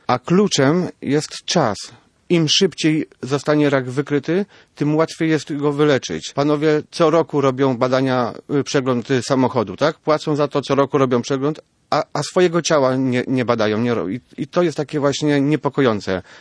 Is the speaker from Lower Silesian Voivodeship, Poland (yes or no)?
no; Gdańsk, Pomeranian Voivodeship, Poland; chociaż jesteśmy obydwoje z Gdańska